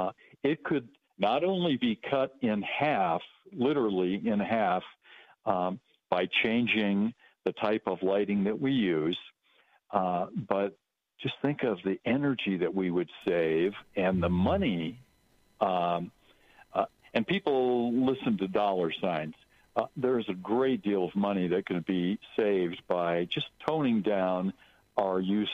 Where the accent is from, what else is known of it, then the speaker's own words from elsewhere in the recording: Standing Rock, United States; I know that when I was a boy growing up on the Standing Rock, my mother told a number of stories.